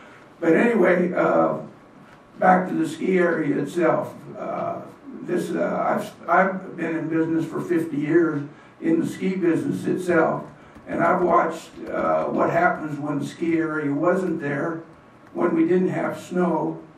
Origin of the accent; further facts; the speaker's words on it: Mount Shasta, California, United States; I live at 709 Rockefeller Drive in Mount Shasta. Born and raised in Mount Shasta.